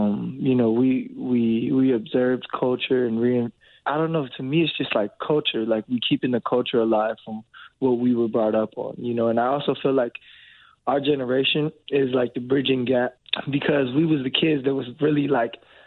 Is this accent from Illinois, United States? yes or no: yes; Chicago, Illinois, United States; my father's Japanese, from Chicago, you know, but I was raised in Chicago, you know, so I'm also Chicago